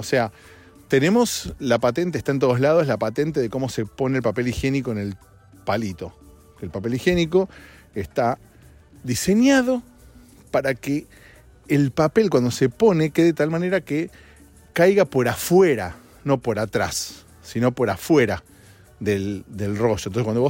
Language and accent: Spanish; Argentina; moved away; Cuando yo me mudé de Argentina acá hace 8 años, venían de 4 de que no había llovido un día.